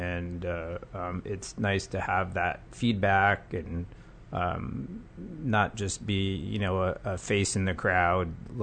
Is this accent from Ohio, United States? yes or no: yes; Ohio, United States; So I grew up in Ohio. It was rural Ohio. I mean, it was a very small, wasn't even a town, and it was a township. And I grew up there and then ended up going to a very small college in Ohio.